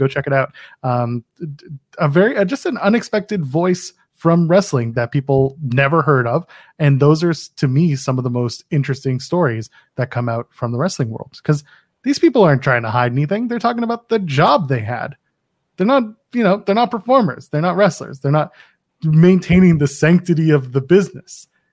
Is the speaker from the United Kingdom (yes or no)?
no; Canada; I'm a Canadian